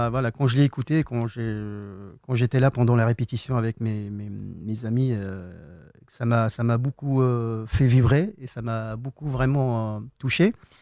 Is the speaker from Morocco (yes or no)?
yes; Tétouan, Tanger-Tetouan-Al Hoceima, Morocco; suis originaire de Tétouan.